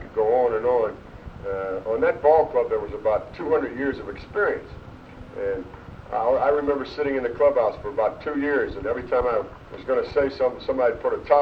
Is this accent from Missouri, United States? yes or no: yes; St. Louis, Missouri, United States; I was born and raised here in St. Louis. I attended CBC High School.